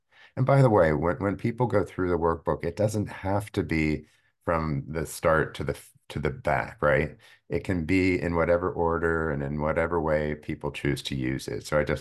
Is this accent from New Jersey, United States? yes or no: yes; Cherry Hill, New Jersey, United States; At age 5, I was fortunate enough to have a grandmother who moved from Brooklyn to my hometown of Cherry Hill, New Jersey, just in time for me to enter kindergarten.